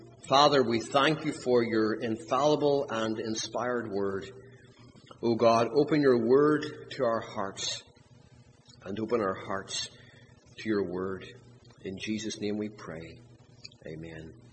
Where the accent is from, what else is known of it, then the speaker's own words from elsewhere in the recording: Belfast, Northern Ireland, United Kingdom; born there; So I was born in Belfast. I pastored in the north of Ireland, which is the United Kingdom. I pastored there for about 7 years, and then I pastored for about 10 years in Pittsburgh